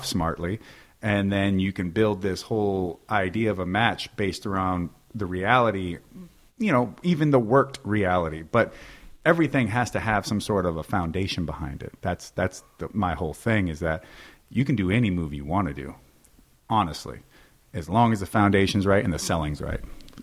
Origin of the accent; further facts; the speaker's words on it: United States; Well, going over as an American to begin